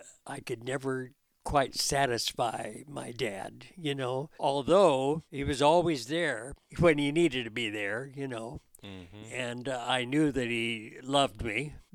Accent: Delray, California, United States; You know, I came from Delray, California, on a farm, and many of my school buddies and friends were Japanese.

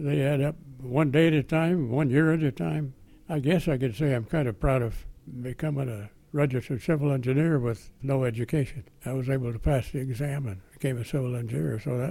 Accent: Fresno, California, United States

